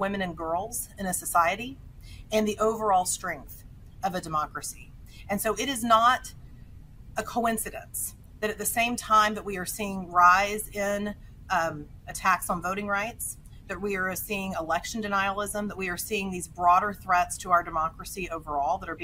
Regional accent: Texas, United States; federal protection that applies to all people doesn't apply to people in a state like Idaho or in my home state, like Texas, where we've also seen women like Kate Cox and others be denied the care they need.

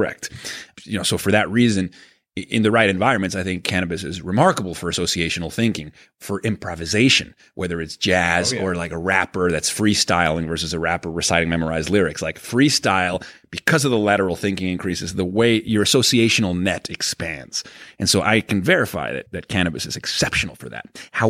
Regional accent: Venezuela; And, you know, maybe it's the Jewish upbringing. Maybe it's the child of divorce. Maybe it's growing up in Venezuela, you know, where crime and home invasions were always like a threat.

